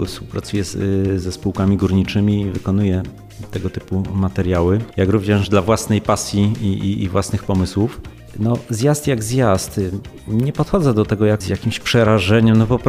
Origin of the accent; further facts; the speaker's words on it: Katowice, Silesian Voivodeship, Poland; ja jestem z Katowic, tam się wychowałem i tam jest po prostu ten krajobraz industrialny.